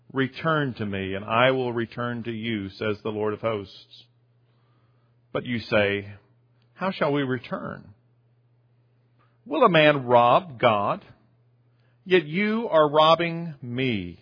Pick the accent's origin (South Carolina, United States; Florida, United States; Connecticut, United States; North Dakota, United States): South Carolina, United States; Sumter; that's my hometown of sorts. I didn't move there until I was in high school, but my parents live there